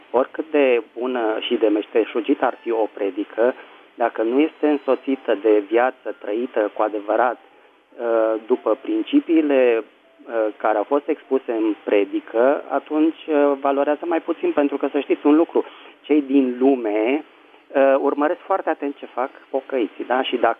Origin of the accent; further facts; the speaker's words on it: Bucharest, Romania; din București!